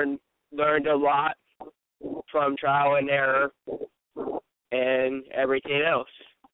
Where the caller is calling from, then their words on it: St. Maries, Idaho, United States; I'm calling from St. Mary's, Idaho